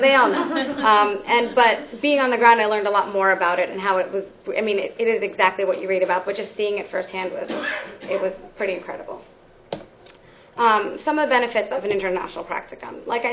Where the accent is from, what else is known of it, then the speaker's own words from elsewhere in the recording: New York, United States; also born or lived in Boston; I'm from New York, I lived in Boston